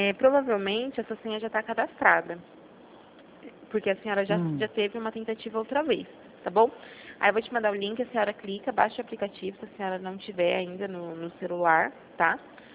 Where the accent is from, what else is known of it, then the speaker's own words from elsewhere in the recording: São Paulo, Brazil; eu sou de São Paulo. Sou de outro estado, não.